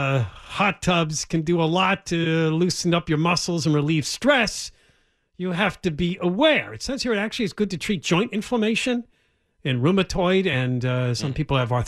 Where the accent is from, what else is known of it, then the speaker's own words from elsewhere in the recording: East Coast, United States; This was another California thing, too, because when I was growing up on the East Coast, we didn't really hot tubs or hear about them.